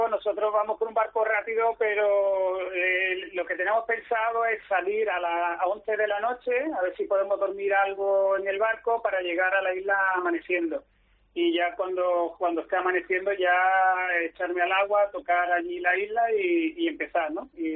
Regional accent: Málaga, Andalusia, Spain; somos malagueños

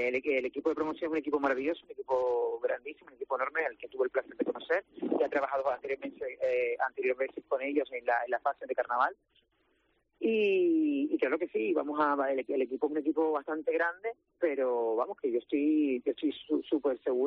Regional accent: Las Palmas de Gran Canaria, Canary Islands, Spain; yo recuerdo que soy del barrio de Isleta

